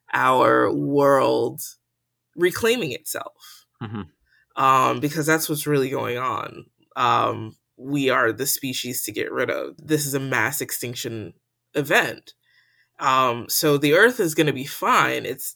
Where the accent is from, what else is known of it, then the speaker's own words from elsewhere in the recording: United States; And like I'm Trinidadian. My background is Trinidadian. I'm first generation American.